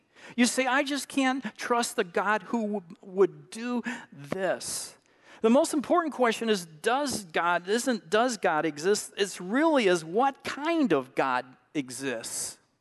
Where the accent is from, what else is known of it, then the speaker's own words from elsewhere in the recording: St. Louis, Missouri, United States; We grew up in St. Louis and went to the Pilliard Farm a lot and played a lot when we were cousins.